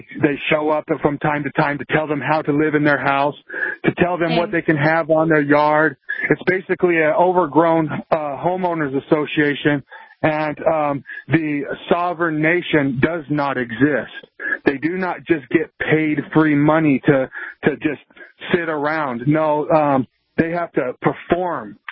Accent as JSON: {"language": "English", "region": "Nevada", "country": "United States", "tie": "born or raised there", "said": "I was raised on Yaba Shoshone Native American Reservation in Nevada."}